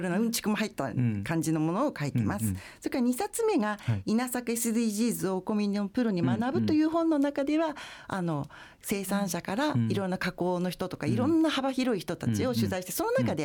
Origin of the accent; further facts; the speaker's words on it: Tokyo, Japan; 私は全然米どころの出身ではなくて、東京生まれ東京育ちなんですけども